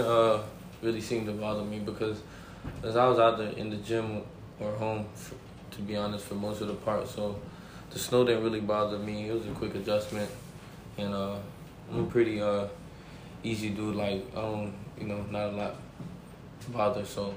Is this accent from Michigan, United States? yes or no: no; Orlando, Florida, United States; now in Buffalo, United States; At first I was skeptical, but just because I'm from Florida.